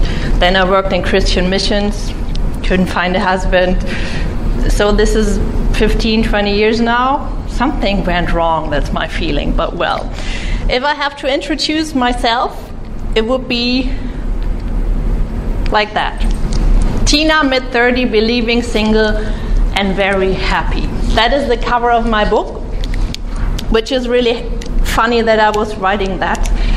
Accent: Munich, Bavaria, Germany; I'm from Munich, Germany.

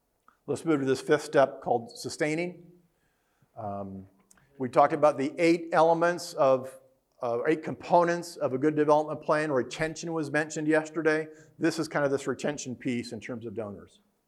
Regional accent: United States; I'm from America. I don't know. That's how it works.

